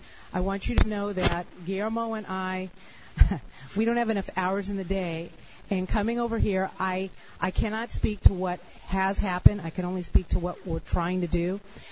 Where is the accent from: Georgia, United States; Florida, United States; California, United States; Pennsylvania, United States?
California, United States; I grew up here in the Valley, and I remember Van Nuys Boulevard